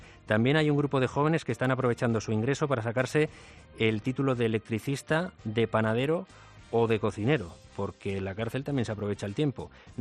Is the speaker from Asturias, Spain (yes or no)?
no; Catalonia, Spain; los que nos criamos en Cataluña